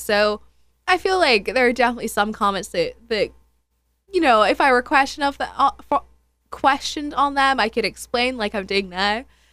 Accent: Scotland, United Kingdom; I actually can't vote in this country. I'm Scottish, so I'm nothing.

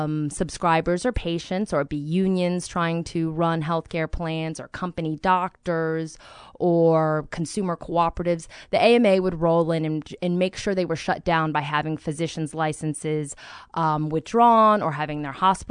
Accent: Virginia, United States; I am a Virginian. I went to William & Mary. I'm following the path of Jefferson from William & Mary to UVA.

